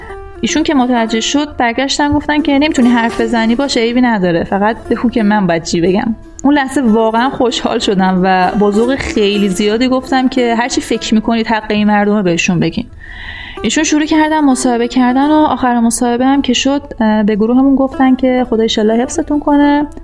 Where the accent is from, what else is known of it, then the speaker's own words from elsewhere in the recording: Abadan, Khuzestan, Iran; حالا از اونجایی که خودم آبادانی هستم و احساس مسئولیت میکردم